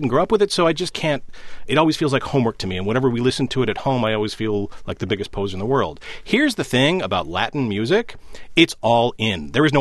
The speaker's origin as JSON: {"language": "English", "region": "Wales", "country": "United Kingdom", "said": "I mean, that's about that's about as good as a Welshman can do."}